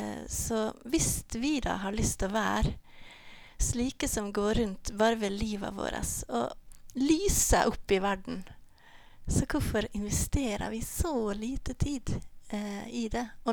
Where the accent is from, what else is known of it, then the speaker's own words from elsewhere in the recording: Ålesund, Møre og Romsdal, Norway; Jeg er født her i Ålesund. … og vokste på Blindheim Bedehus.